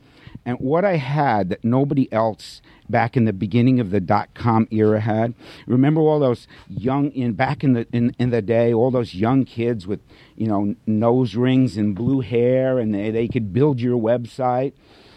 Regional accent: New York, United States; I'm from New York. You couldn't tell, could you? I didn't have that laid-back California look, right, you know?

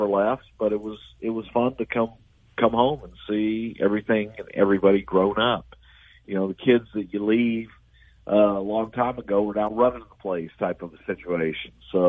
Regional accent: the South, United States; just growing up in the South, being around a lot of those Baptist tent shows and traveling evangelist all over the place

